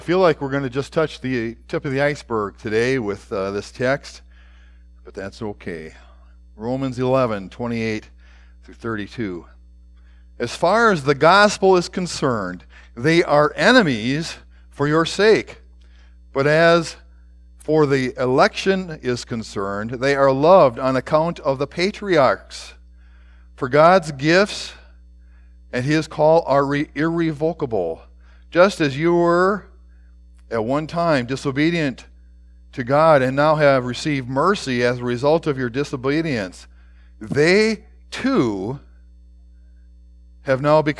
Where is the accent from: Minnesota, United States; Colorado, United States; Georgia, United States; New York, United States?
Minnesota, United States; most of you know that I'm originally from Minnesota